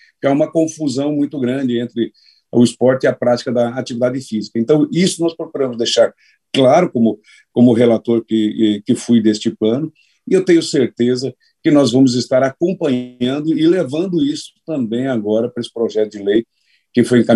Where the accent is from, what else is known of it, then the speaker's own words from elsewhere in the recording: Paraná, Brazil; eu sou do estado do Paraná